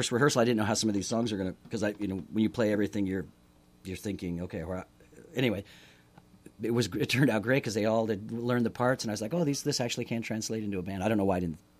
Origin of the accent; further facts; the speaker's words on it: Berkeley, California, United States; I grew up in Berkeley too, like Dave did.